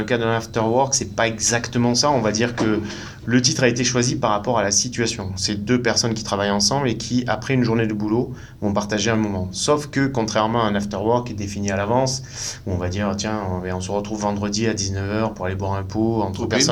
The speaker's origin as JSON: {"language": "French", "town": "Alès", "region": "Occitanie", "country": "France", "tie": "born there", "said": "Oui, je suis né à Alès, puis j'ai essentiellement joué sur Montpellier et la région de Montpellier."}